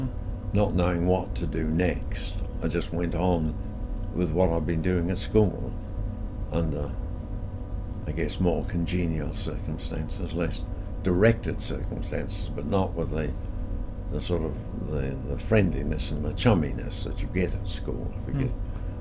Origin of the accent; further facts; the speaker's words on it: Auckland, New Zealand; moved away as an adult; I was born in New Zealand, yes. I was born in Auckland, New Zealand, and I lived in that same house for all the time I was in New Zealand, which was when I was at school and at university.